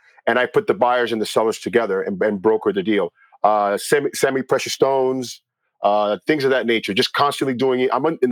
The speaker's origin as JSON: {"language": "English", "town": "Miami", "region": "Florida", "country": "United States", "tie": "born or raised there", "said": "I grew up in Miami, Florida. The only games that you see in Miami are generally just Yankee games."}